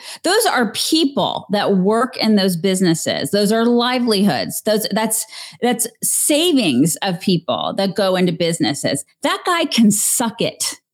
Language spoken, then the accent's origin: English; Atlanta, Georgia, United States; I mean, I'm from Atlanta. I grew up in Atlanta, as did your husband.